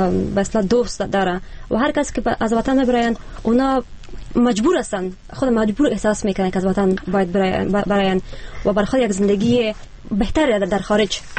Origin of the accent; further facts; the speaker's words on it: Afghanistan; moved away; چون ما خودم هم از افغانستان هم آمدیم، در اینجا تحصیل کردیم و فلان شامل کار هستم.